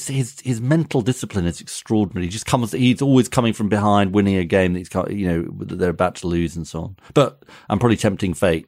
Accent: Chicago, Illinois, United States; As a Chicagoan who knows people who know Obama

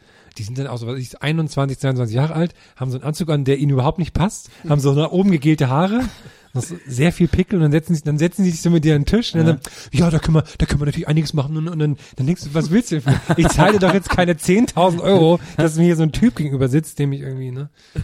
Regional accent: East Germany, Germany; Nee. Darf ich, als Ossi darf ich da nicht rein.

